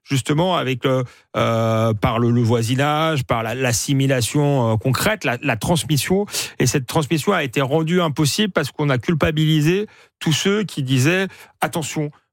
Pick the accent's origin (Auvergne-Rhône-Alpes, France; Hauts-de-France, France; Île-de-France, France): Île-de-France, France; Épinay-sur-Seine; also born or lived in Saint-Denis; J'ai grandi à Épinay-sur-Seine et à Saint-Denis, et j'ai vu le paysage se transformer.